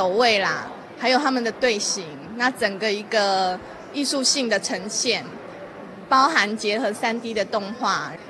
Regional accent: China; 5000年的文化真的是我们中国人的骄傲。

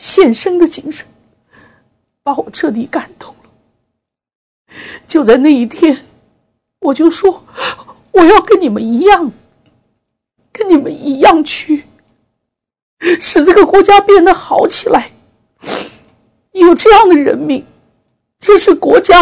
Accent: China; 所以作为中国人来讲，当我看到他们

